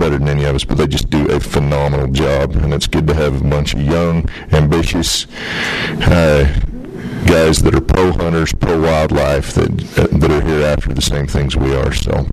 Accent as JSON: {"language": "English", "town": "Manti", "region": "Utah", "country": "United States", "tie": "born or raised there", "said": "growing up in Manti and being a San Peter at heart, I was excited to see that we're going to put some deer back in God's country."}